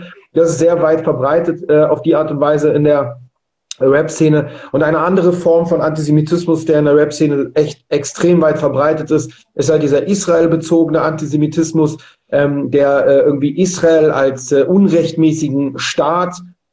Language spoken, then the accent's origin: German; Berlin, Germany; weil ich bin in Berlin-Schöneberg aufgewachsen